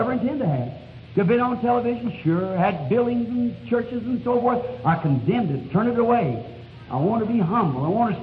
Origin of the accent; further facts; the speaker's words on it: United States; I want to know about my nation I'm interested in. I'm American. I'm interested in my nation.